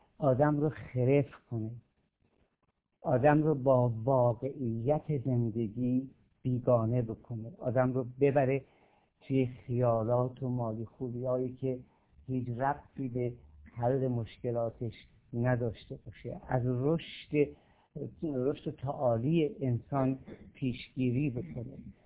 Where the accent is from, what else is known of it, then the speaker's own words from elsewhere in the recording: Khorasan, Iran; با خراسان ما که سال 15 سانتی متر الی 20 سانتی متر بیشتر بارون میاد، خیلی تفاوت داره. ما اینجا زمین زیاد داریم ولی آب کم داریم.